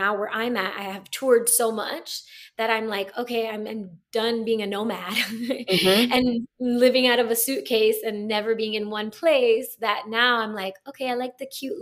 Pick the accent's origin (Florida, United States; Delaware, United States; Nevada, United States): Florida, United States; Miami; Also in my hometown, Miami.